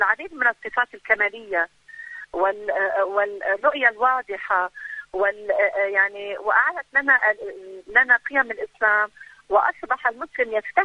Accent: Lebanon; يعني مثلا نحن عندنا في لبنان نعتبر بأن سبب انتصارنا وعزتنا ورفعتنا

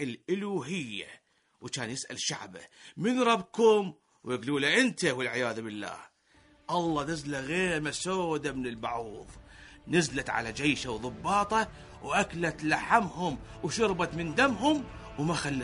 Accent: Iraq; وإحنا هنا كعراقيين نبعث رسالة ود ومحبة إلى الشعب الأمريكي

